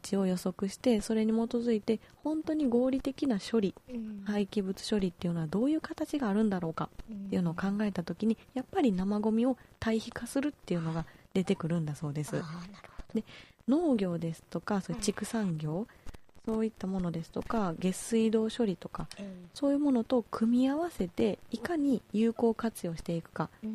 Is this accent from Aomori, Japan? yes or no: no; Toyonaka, Osaka, Japan; ちょっとこれまた豊中市でね、私の地元なんですけど